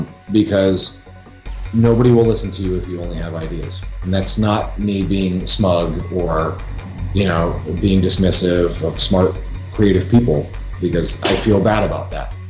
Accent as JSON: {"language": "English", "region": "Connecticut", "country": "United States", "tie": "born or raised there", "said": "I always wanted to be a game designer, but I grew up in Connecticut, and there was like, especially back then, there was like, there's nothing."}